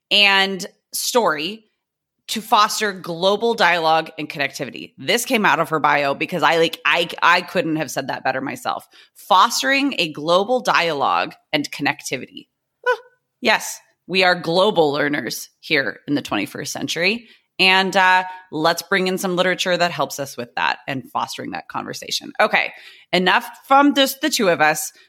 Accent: California, United States; I'm a teacher from Southern California.

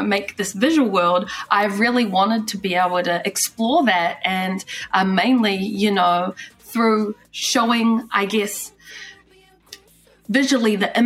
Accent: New Zealand; I'm from Aotearoa, from New Zealand. My iwi, my tribe, is Ngāti Tipa, Waikato Tainui.

